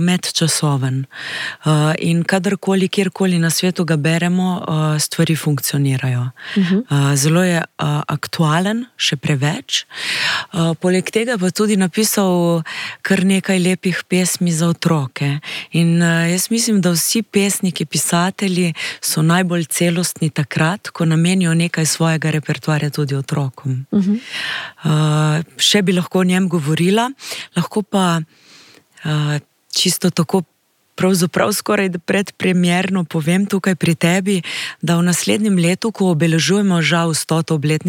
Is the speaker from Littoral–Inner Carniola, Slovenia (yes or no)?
no; Koper, Coastal–Karst, Slovenia; Prihajam iz Kopra, sem Koprčanka oziroma mi Koprčani, tisti radi rečemo, da smo Istrijani, ne?